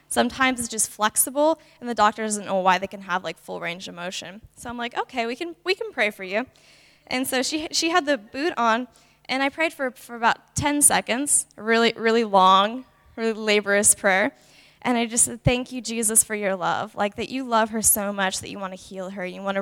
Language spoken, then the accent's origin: English; Oregon, United States; I'm originally from Oregon, which is like a state right above California.